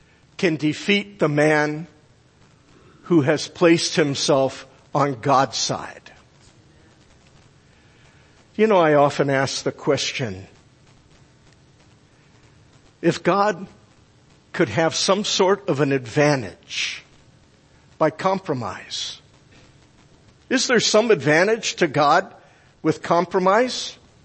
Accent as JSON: {"language": "English", "region": "Virginia", "country": "United States", "tie": "born or raised there", "said": "No wonder I was brought up in Virginia to hate Abraham Lincoln."}